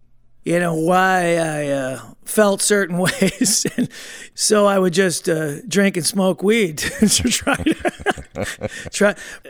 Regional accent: Libertyville, Illinois, United States; he's from my hometown of Libertyville

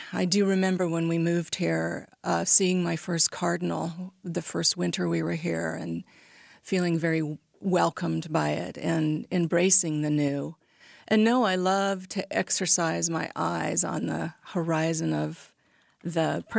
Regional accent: Washington, United States; I grew up in Washington State, and the coast of Washington is fairly rugged

